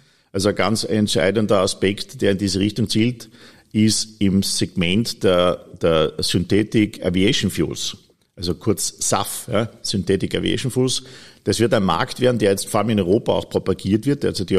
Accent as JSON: {"language": "German", "country": "Austria", "tie": "born there", "said": "Ja, es ist wirklich für mich als geborener Österreicher natürlich schwer nachzuvollziehen"}